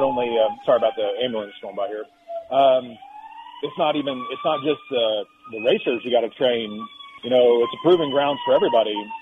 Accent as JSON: {"language": "English", "region": "Texas", "country": "United States", "tie": "born or raised there", "said": "particularly in the middle of the country where I grew up in Texas, and all across the country with the 14 regions."}